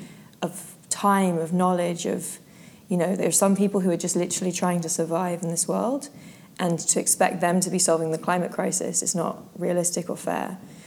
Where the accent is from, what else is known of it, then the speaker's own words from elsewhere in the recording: London, United Kingdom; So I was raised in London.